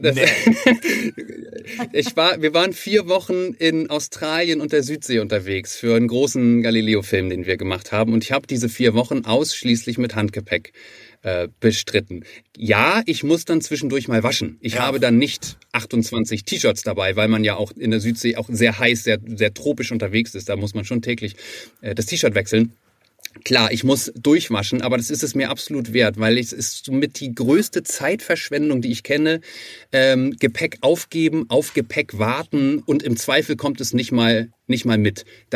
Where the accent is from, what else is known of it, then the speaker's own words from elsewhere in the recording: Kiel, Schleswig-Holstein, Germany; wir wären bis zum Ende, sind wir Kieler.